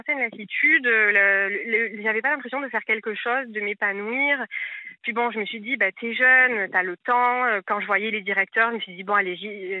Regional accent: Marseille, Provence-Alpes-Côte d'Azur, France; now in Paris region, France; j'ai 28 ans. Alors là, je vous appelle de Marseille. Ah. Je vis actuellement en région parisienne, mais je suis marseillaise d'origine.

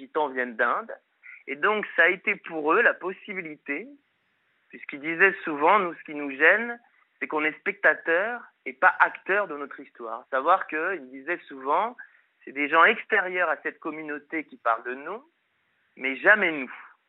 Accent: Montpellier, Occitanie, France; Et moi, je viens du sud de la France, donc je viens de Montpellier.

